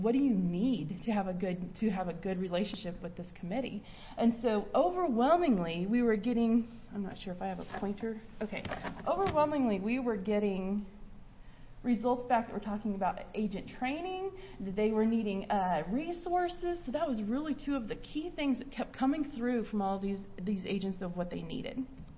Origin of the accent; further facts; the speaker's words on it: Kansas, United States; I got to Northwest Kansas and I grew up in Northeast where we had twice the amount of rainfall